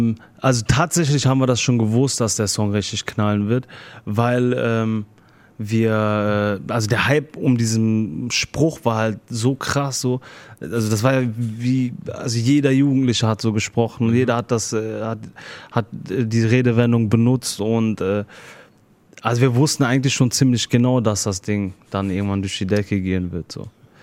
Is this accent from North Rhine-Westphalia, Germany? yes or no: yes; Duisburg, North Rhine-Westphalia, Germany; Und ich komme aus Duisburg, ich weiß, was auf der Straße abgeht